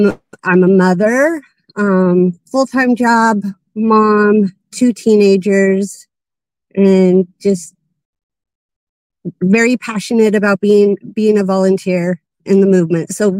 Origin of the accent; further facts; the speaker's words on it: Idaho, United States; now in Seattle, United States; I am in Seattle, Washington. I grew up in Idaho, but I've been in the greater Seattle area for about 30 years.